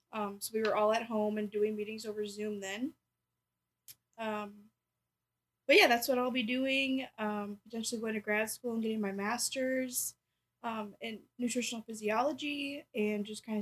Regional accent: Delavan, Wisconsin, United States; I'm a senior here at UW-Madison. My major is animal science, and I am from Delavan, Wisconsin.

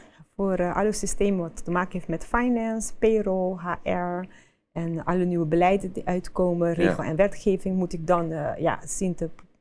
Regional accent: Aruba; now in Netherlands; geboren en getogen op Aruba.

